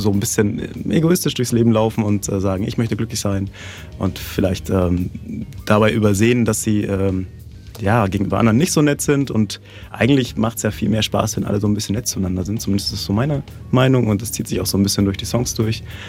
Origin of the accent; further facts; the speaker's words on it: Bad Salzuflen, North Rhine-Westphalia, Germany; ich komme aus Bad Salzuflen und habe jetzt wieder ein bisschen neue Musik dabei